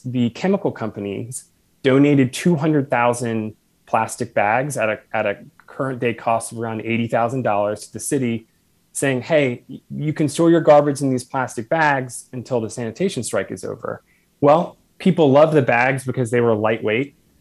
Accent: Virginia, United States; I remember as a kid growing up in Virginia as a high school student

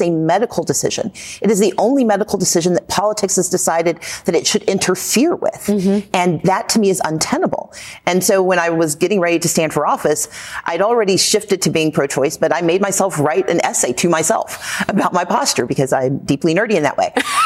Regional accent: Mississippi, United States; I grew up in the Deep South of Mississippi.

